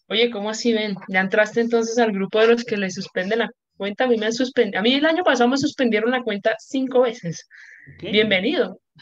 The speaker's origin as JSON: {"language": "Spanish", "town": "Ibagué", "region": "Tolima", "country": "Colombia", "lives_now": "Bogotá, Colombia", "said": "somos colombianos, ¿sí? Juanse es paisa. Yo soy de una ciudad pequeñita llamada Ibagué. Sin embargo, yo vivo hace casi 8 años, más o menos, en la ciudad de Bogotá."}